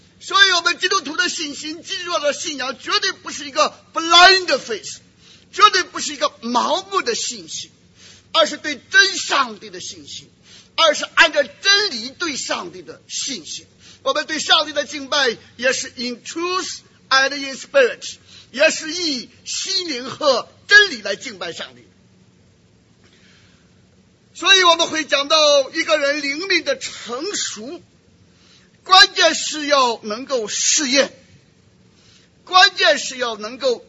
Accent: China; 那我们中国人常常不管真不真，只管灵不灵

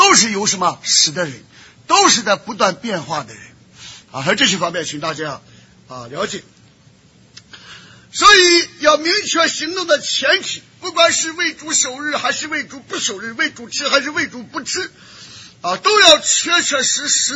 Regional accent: China; 那我们中国人讲说长江后浪什么推前浪

